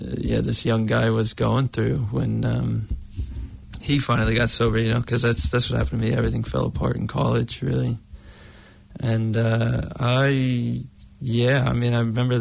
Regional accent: United States; I'm American

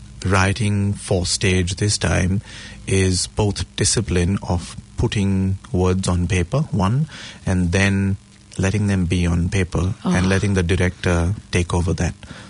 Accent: India; first language Marathi; English is a second language; And then Marathi is my mother tongue. I learned it as I was growing up. So everybody around me spoke Marathi.

